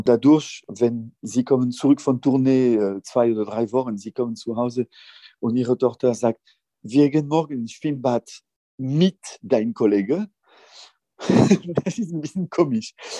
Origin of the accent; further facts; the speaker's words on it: northern France, France; now in Brussels, Belgium; Ich lebe in Brüssel, aber ich bin Franzose. Ich bin Nordfranzose eigentlich.